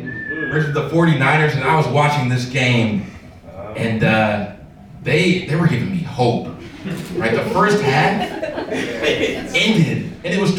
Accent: Detroit, Michigan, United States; I'm from Detroit, Michigan.

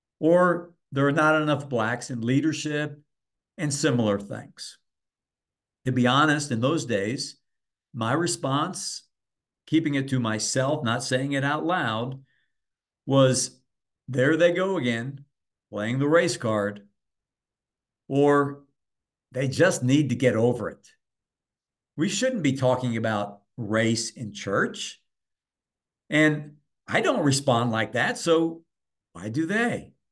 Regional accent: Miami, Florida, United States; I had no Black friends growing up in Miami.

